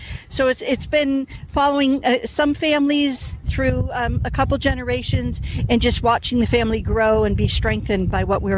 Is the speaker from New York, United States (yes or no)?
no; Miami, Florida, United States; I originally came in as a child abuse investigator back in 1977 in my hometown of Miami, Florida. Moved up here in, right after Hurricane Andrew